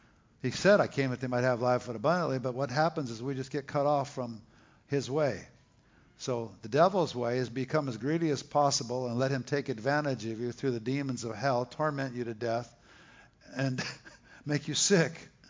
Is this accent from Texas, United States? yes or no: yes; Texas, United States; So I'm from Texas, originally our family, but man, I realize why I'm not there in the summer as much as I would like to.